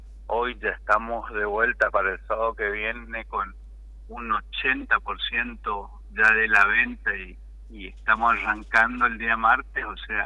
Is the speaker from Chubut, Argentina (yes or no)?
no; Corrientes, Argentina; Yo soy de Corrientes Capital